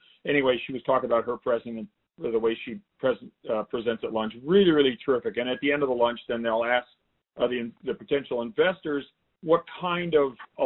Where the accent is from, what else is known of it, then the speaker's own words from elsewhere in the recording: San Diego, California, United States; now in Los Angeles, United States; Well, I'm from San Diego. I live in L.A. now, but I grew up in San Diego.